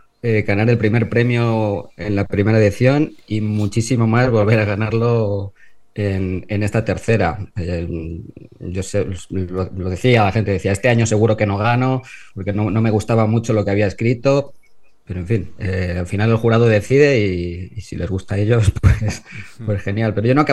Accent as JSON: {"language": "Spanish", "town": "Móstoles", "region": "Community of Madrid", "country": "Spain", "tie": "born or raised there", "said": "Yo crecí en Móstoles."}